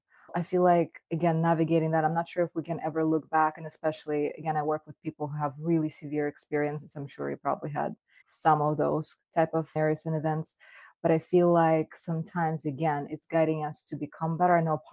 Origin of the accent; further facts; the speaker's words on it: Russia; English is a second language; moved away as an adult; also born or lived in Soviet Union; now in United States; So I'm in Florida in the United States. I was born and raised. I was actually born in Soviet Union. I was a Soviet baby, but I came from Russia. I moved down here when I was just 18.